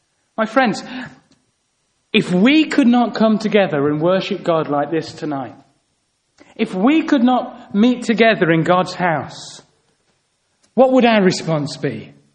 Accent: England, United Kingdom; We're English. We have a stiff upper lip.

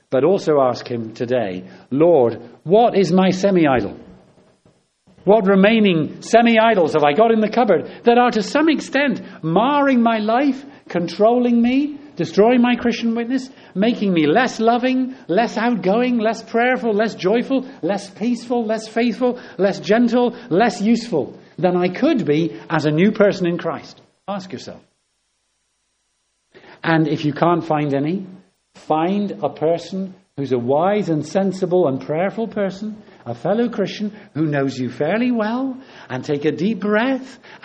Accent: England, United Kingdom; I know we're English, most of us, or British. Perhaps we are British.

